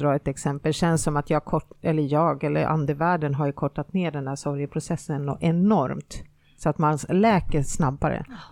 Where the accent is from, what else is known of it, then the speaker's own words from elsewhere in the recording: Finland; vi är finnar, både du och Linda.